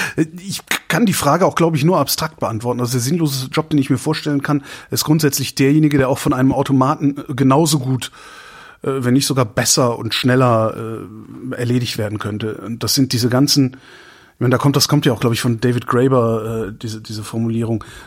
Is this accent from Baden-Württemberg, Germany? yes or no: no; Cologne, North Rhine-Westphalia, Germany; now in Berlin, Germany; Ich bin halt als Kölner bin ich es gewohnt